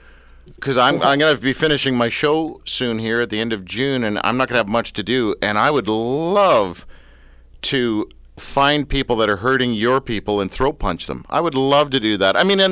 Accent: Canada; I'm not sucking up because I'm nice or because I'm Canadian.

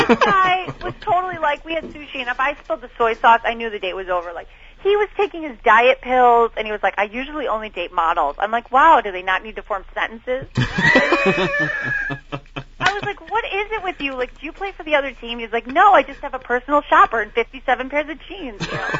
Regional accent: the South, United States; Well, I'm from the South. I know about trailer.

